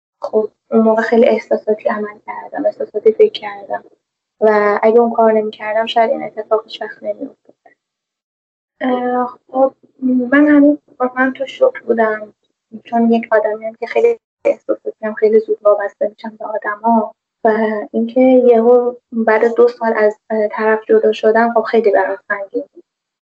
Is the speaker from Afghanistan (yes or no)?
no; Tehran, Tehran Province, Iran; من خودم دانشجو شهرستانم، یعنی اهل تهرانم ولی زنجان درس میخونم.